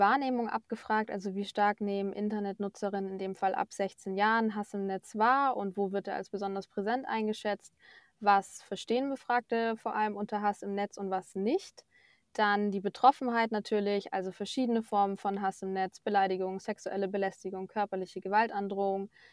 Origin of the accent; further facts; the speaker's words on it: Munich, Bavaria, Germany; Ich bin im Süden aufgewachsen, in München, habe die Alpen vor der Haustür gehabt, habe dort in der Nähe in Baden-Württemberg auch studiert, meinen Bachelor.